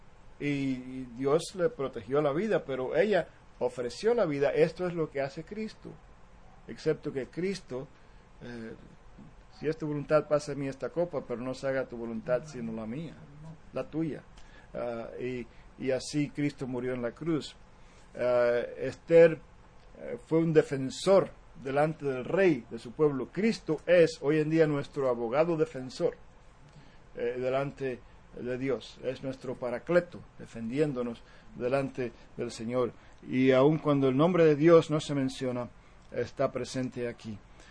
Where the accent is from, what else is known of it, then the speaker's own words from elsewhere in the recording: Cuba; moved away; si cuando yo vine de Cuba, yo no debía haberme quedado en Cuba